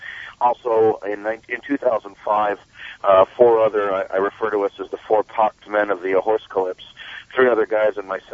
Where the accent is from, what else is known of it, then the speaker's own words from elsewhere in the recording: Chicago, Illinois, United States; moved away; I'm originally from Chicago. I moved from Chicago in 1978 when I stupidly would have registered a gun at that time in my life.